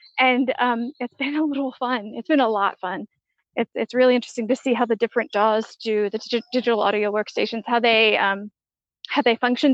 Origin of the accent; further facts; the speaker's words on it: United States; now in Albania; because I'm an American expat. Currently, I'm in Albania.